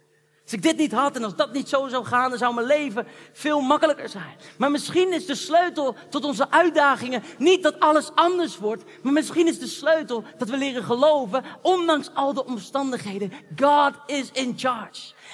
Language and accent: Dutch; The Hague, South Holland, Netherlands; Onlangs was ik in Den Haag, dat is de stad waar ik geboren ben en opgegroeid. Midden in de stad.